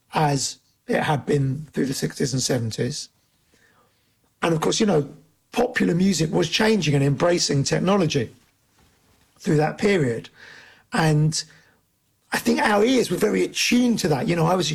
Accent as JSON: {"language": "English", "region": "London", "country": "United Kingdom", "tie": "born or raised there", "said": "I grew up in London."}